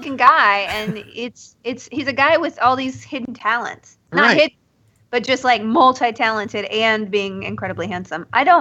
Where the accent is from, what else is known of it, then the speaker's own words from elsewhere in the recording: Austin, Texas, United States; a lot because I'm from Austin, so it's a good excuse.